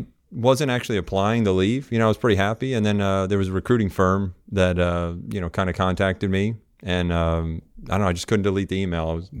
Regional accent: New Jersey, United States; So I was from New Jersey.

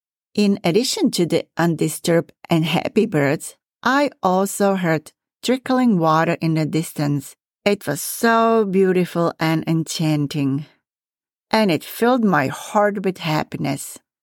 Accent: eastern Slovakia, Slovakia; I grew up in the Zemplín region in eastern Slovakia

